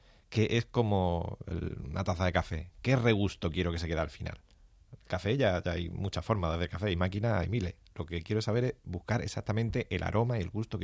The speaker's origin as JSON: {"language": "Spanish", "town": "Marbella", "region": "Andalusia", "country": "Spain", "tie": "born or raised there", "moved": "as an adult", "said": "donde yo vivía. Yo me crié en Marbella."}